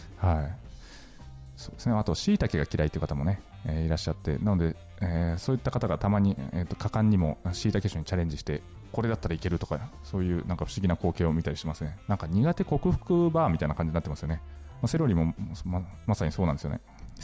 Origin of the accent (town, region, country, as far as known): Nagasaki, Japan; born or raised there